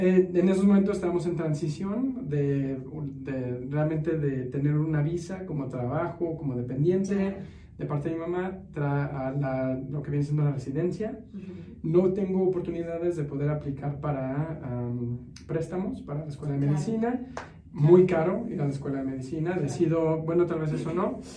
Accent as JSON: {"language": "Spanish", "region": "Mexico City", "country": "Mexico", "said": "Yo soy del DF, de México, el Distrito Federal."}